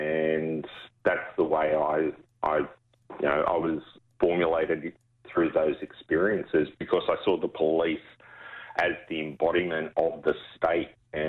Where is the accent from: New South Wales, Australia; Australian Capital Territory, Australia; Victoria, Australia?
New South Wales, Australia; Cabramatta; I grew up in Cabramatta, funnily enough.